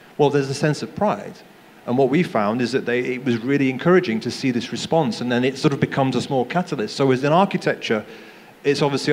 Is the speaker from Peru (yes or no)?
no; England, United Kingdom; moved away; I'm English, I came from the UK, I was studied in there and relocated here.